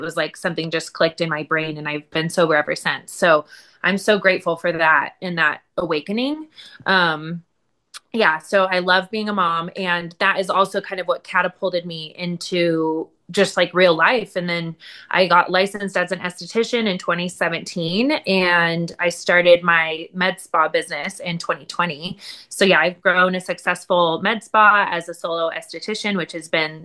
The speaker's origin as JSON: {"language": "English", "region": "Colorado", "country": "United States", "said": "I'm from Colorado."}